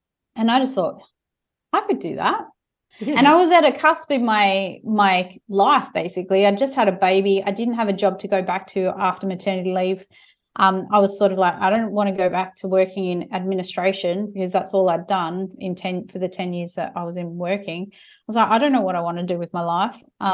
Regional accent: Western Australia, Australia; because I grew up in the Pilbara and I knew knew what it was like.

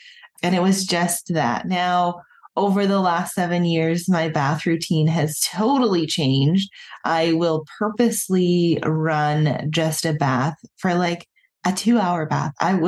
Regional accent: Nova Scotia, Canada; I was raised in a pretty average household, I'd say. I grew up on the East Coast. I grew up in Nova Scotia.

